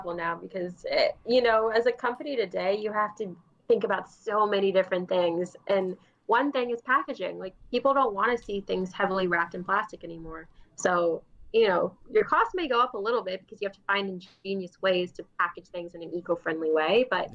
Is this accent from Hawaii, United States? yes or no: no; New York, United States; moved away as an adult; I mean, I'm coming from New York, where I think we gave ourselves the title of having the best water, the best tap water, at least in the States.